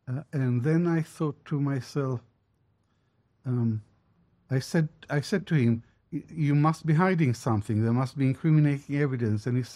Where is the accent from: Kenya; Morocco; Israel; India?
Israel; As a boy growing up in Israel